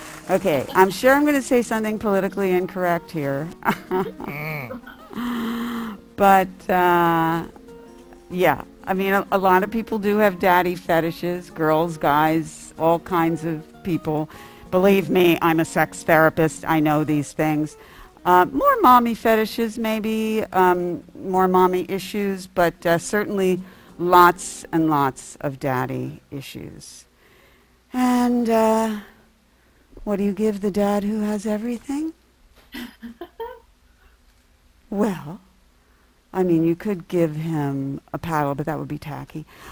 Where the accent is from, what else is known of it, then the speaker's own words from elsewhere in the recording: United States; I mean, I love America. I'm very American. I've been all over the world. I keep coming back here.